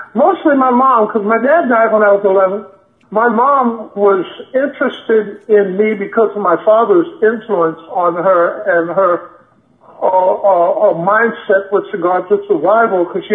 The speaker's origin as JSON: {"language": "English", "town": "Harlem", "region": "New York", "country": "United States", "tie": "born there", "said": "I was born in Harlem, New York, a hospital called Sydenham Hospital, which is now a nursing home."}